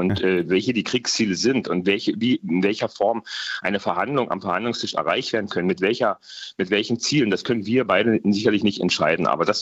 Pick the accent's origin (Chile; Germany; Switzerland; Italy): Germany; Lusatia; ich komme aus der Lausitz und wir sehen es hier